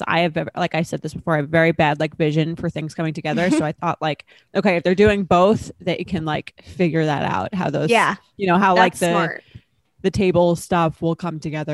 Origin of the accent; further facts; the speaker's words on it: New York, United States; And I'm from New York, so it feels very exotic, even if it's not, if you're from like California or something.